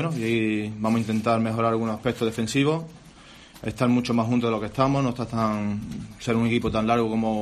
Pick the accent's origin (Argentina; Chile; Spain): Spain; Córdoba, Andalusia; Cuando me retiré tuve otro sueño que era entrenar al equipo de mi tierra. Y bueno, y hoy gracias a Dios se ha hecho realidad.